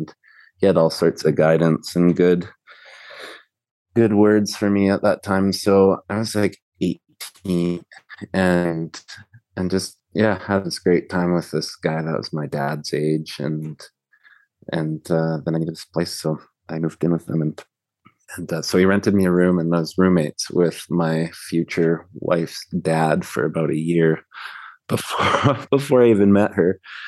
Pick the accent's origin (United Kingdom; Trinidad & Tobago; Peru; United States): Peru; now in Canada; because I grew up in Peru and we're kind of living in, you know, regular old Canada